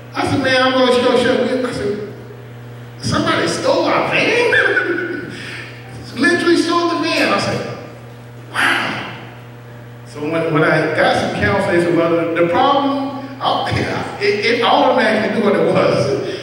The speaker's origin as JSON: {"language": "English", "region": "New York", "country": "United States", "said": "I'm from New York, but there's a lot of stuff going wrong"}